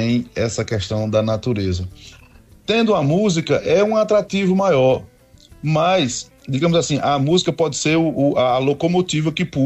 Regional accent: Ceará, Brazil; Eu sou cearense, né? Eu sou lá do Cariri cearense. Cresci comendo baião de dois com pequi, tomando cajuína.

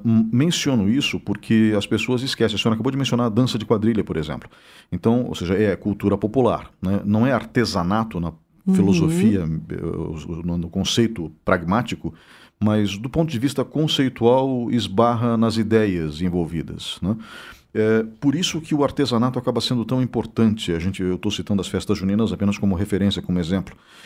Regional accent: Blumenau, Santa Catarina, Brazil; now in Ponta Grossa, Brazil; Eu sou ponta-grossense, estou aqui há mais de 30 anos, passei a maior parte da minha vida aqui, mas cresci em Blumenau, num colégio chamado Sagrada Família, das Irmãs da Divina Providência

